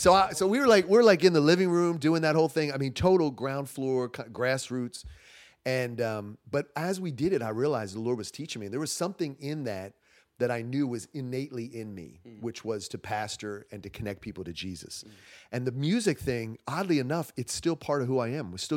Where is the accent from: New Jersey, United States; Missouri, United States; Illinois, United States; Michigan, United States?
New Jersey, United States; now in Spring Hill, United States; Now, we're originally from South Jersey, right outside of Philly.